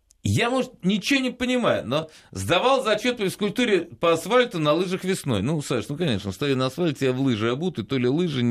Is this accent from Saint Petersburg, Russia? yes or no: yes; Saint Petersburg, Russia; Я из Санкт-Петербурга, у нас в школе то же самое.